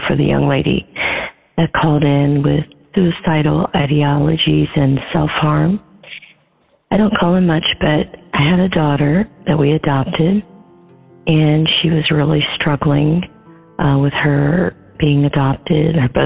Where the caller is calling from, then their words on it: Florida, United States; I'm calling from Florida.